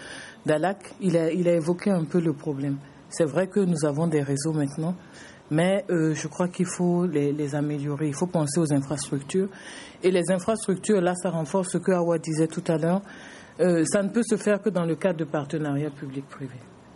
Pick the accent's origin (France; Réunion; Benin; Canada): Benin; je suis du Bénin.